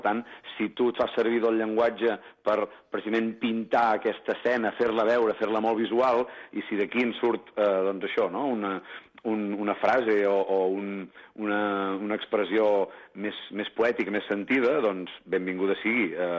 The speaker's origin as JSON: {"language": "Catalan", "town": "Besalú", "region": "Catalonia", "country": "Spain", "tie": "born there", "said": "No, jo soc de Girona, soc de les comarques de Girona, soc nascut a Besalú, que és La Garrotxa"}